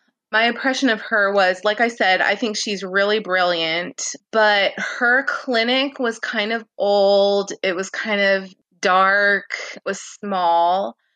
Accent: Tennessee, United States; Now, my family is not Southern. They're from Arizona. So I guess they're Southwestern. But I grew up mostly in Tennessee

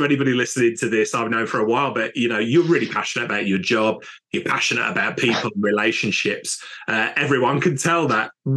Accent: United Kingdom; But I was scared, because we're British, Danny. I was scared to talk about money.

